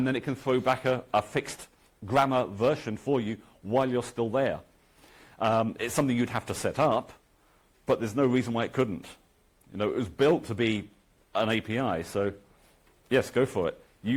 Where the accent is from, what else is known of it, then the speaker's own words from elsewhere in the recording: England, United Kingdom; Because I'm from England, there is a town called Reading not far from me.